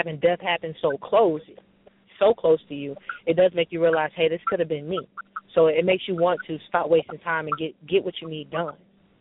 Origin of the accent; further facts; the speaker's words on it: Las Vegas, Nevada, United States; now in Birmingham, United States; I am originally from Las Vegas, Nevada, but currently I'm in Birmingham, Alabama. I am the youngest of two, and I've been doing music for a while.